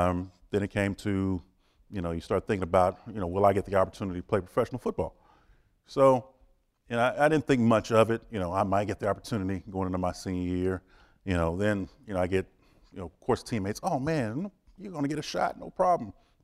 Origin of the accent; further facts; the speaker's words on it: Austin, Texas, United States; I was raised in Austin, so yeah, I know, give it to him.